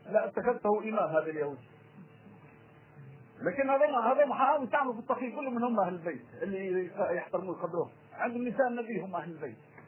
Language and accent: Arabic; Tunisia; عندنا في تونس ضرب الشيوخ وبالخنازر وكل، ولا ما تعرفش؟